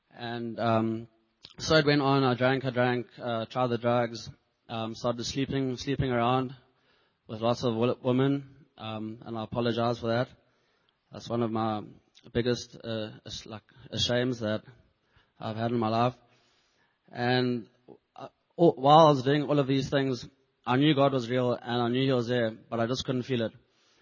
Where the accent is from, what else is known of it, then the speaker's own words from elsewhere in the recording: Umhlanga, KwaZulu-Natal, South Africa; I'm from Amshlanga, which is also in Durban.